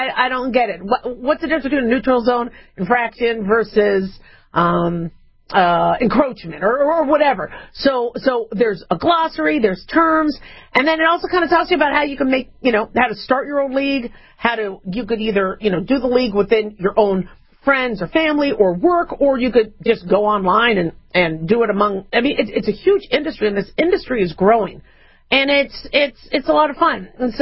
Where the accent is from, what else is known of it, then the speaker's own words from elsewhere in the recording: Las Vegas, Nevada, United States; I know I'm from Vegas, and, you know, we don't really like to talk about gambling too much on this show.